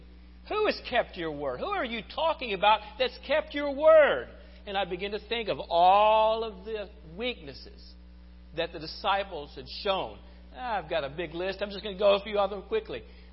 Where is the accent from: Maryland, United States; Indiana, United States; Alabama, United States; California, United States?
Alabama, United States; Athens; I was raised primarily in Athens, Alabama.